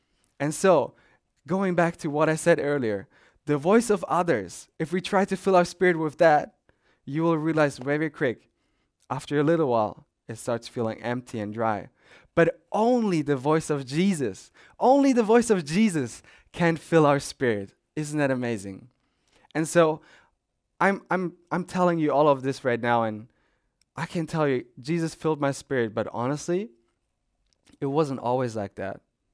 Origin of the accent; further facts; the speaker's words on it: Germany; now in Japan; I'm from Germany. We eat a lot of bread.